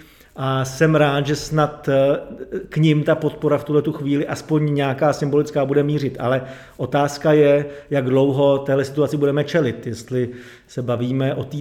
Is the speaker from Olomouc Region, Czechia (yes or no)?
no; Jihlava, Vysočina Region, Czechia; tím, že já jsem Jihlavák a v Jihlavě jsem přítomen stále